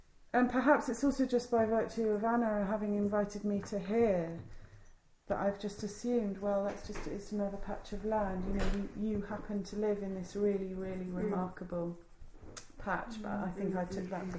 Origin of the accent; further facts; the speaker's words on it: South West England, United Kingdom; I grew up in the West Country, not in a location, not right here, but outside Bath